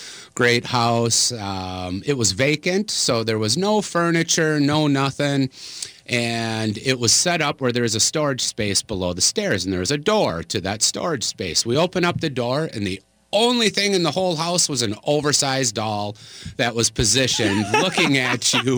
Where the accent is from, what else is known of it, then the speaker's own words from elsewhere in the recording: Green Bay, Wisconsin, United States; So I'm originally from Green Bay